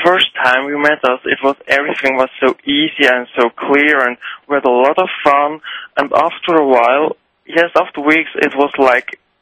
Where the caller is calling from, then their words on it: Switzerland; English is a second language; I'm calling in from Switzerland. It's called Cessach. It's close to Basel. It's close to France and Germany.